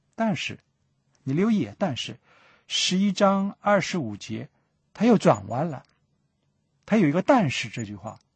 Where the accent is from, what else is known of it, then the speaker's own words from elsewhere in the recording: China; 公里跟我们华里不一样，我们中国人讲的几里路不一样